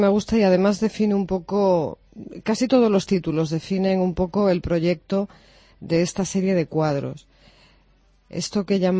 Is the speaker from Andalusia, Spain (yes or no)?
no; Fabero, Castile and León, Spain; now in Ponferrada, Spain; Yo soy de Favero, pero ya llevo muchos años viviendo aquí en Ponferrada.